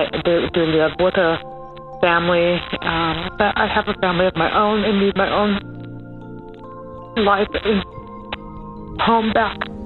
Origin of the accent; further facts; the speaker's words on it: California, United States; I'm from California.